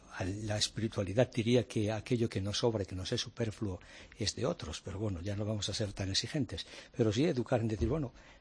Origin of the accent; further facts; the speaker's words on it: Asturias, Spain; now in Mozambique; Soy asturiano.